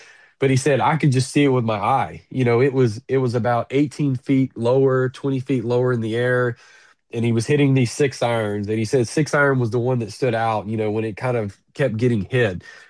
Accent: Florida, United States; He's going to Florida State. That's where I grew up in the Panhandle.

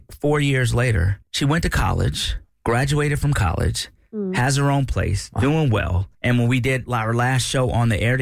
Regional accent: Florida, United States; Now, I grew up in South Florida. I'm the animal whisperer

